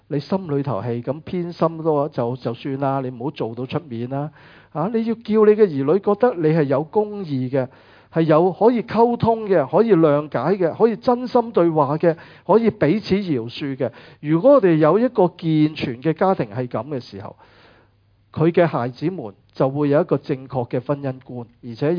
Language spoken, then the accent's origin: Chinese; China; 我们中国人是一个比较含蓄的民族